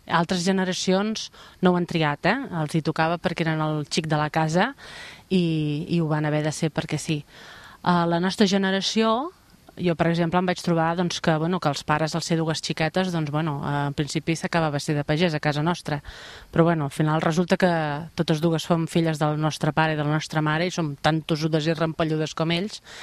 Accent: Vilallonga del Camp, Catalonia, Spain; Som aquí, és terme d'Alcover, però bueno, jo sóc de Vilallonga.

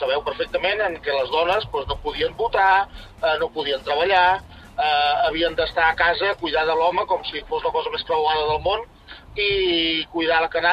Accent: Manresa, Catalonia, Spain; Ara estic a la carretera, però jo soc de Manresa.

